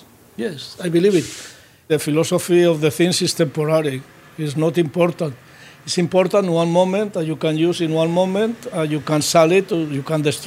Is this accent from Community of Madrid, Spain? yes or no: no; Alicante, Valencian Community, Spain; English is a second language; moved away; I've been since 1971 in the island and I come from Alicante.